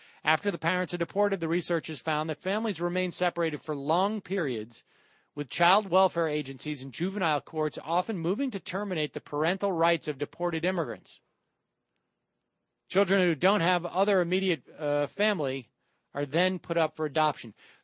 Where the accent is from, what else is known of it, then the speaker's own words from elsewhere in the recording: Worcester, Massachusetts, United States; My hometown getting active.